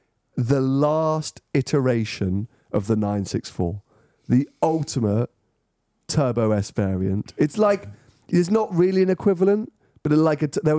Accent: United Kingdom; now in United States; As a Brit in America

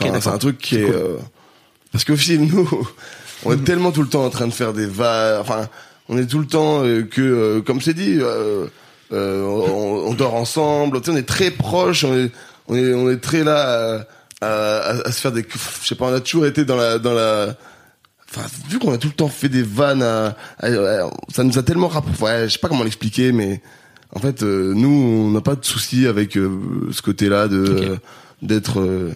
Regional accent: Grenoble, Auvergne-Rhône-Alpes, France; j'ai 800 cultures, j'ai grandi à Grenoble, je vais tout le temps au stage, j'adore le Canada

